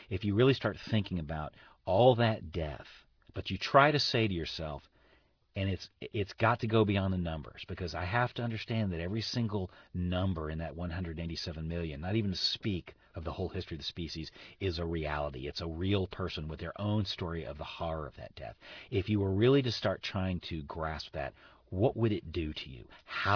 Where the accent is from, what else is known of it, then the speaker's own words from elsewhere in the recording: United States; And I think for me particularly as an American, I feel like we have created a world in which we're always looking forward